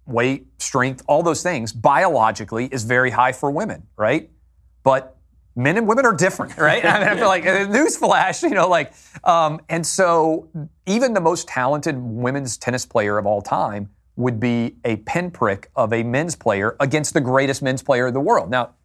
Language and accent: English; Nashville, Tennessee, United States; He took us to an NFL game when I grew up in Nashville, the Tennessee Titans played.